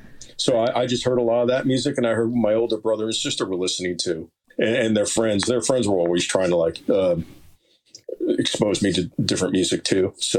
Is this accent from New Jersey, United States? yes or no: yes; Lyndhurst, New Jersey, United States; I grew up mostly in Lyndhurst, which is right by Giants Stadium.